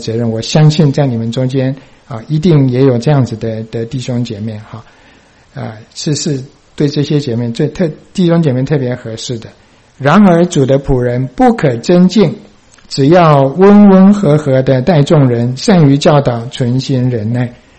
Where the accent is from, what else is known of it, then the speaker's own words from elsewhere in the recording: Taiwan; 我们从台湾来的人很熟这句话我拼业绩